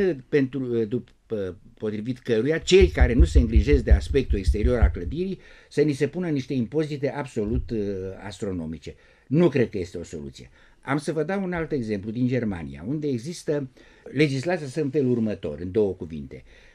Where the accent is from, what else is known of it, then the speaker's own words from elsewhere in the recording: Bucharest, Romania; În primul rând îmi place Bucureștiul pentru că, ca să zic așa, e orașul meu natal.